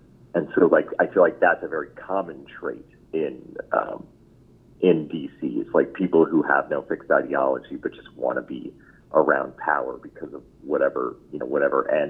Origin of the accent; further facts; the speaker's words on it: Maine, United States; Like Senator Collins from my home state, she absolutely sucks.